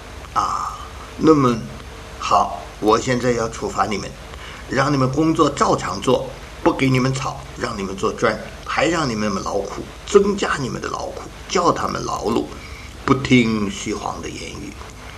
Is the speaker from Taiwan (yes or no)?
no; China; 我们中国人有一句话说，不见棺材不落泪